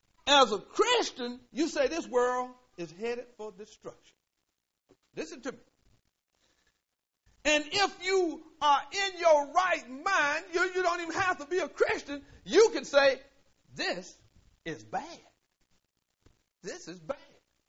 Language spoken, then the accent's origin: English; Willard, North Carolina, United States; I'm from Willard. I'm from Willard, North Carolina. That's 37 miles northwest of Wilmington.